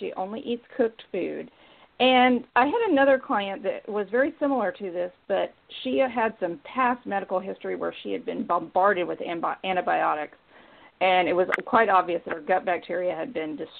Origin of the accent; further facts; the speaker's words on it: Austin, Texas, United States; I'm from Austin, Texas.